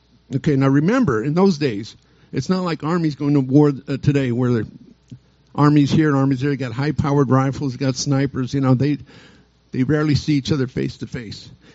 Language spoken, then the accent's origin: English; United States; We see America. I was raised in America, born in 47. The war just ended. I was baby boomer. It was a different country then.